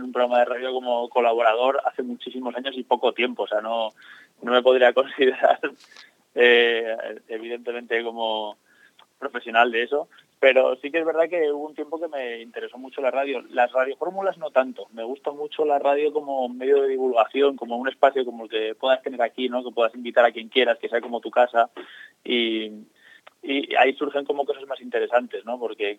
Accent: Madrid, Community of Madrid, Spain; Y yo vivo en Madrid, soy de Madrid, pero tengo un vínculo muy fuerte ahí con San Vicente y siempre estoy yendo y viniendo.

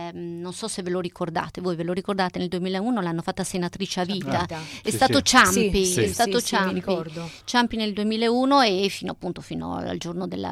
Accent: Piedmont, Italy; Io sono piemontese, per cui la conosco bene e penso che ne valga proprio la pena.

